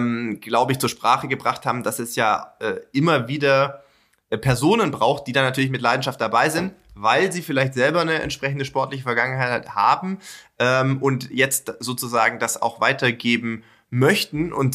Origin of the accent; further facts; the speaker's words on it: Sindelfingen, Baden-Württemberg, Germany; born there; Gerlingen ist ja nicht weit weg von meinem Geburtsort, nämlich von Sindelfingen.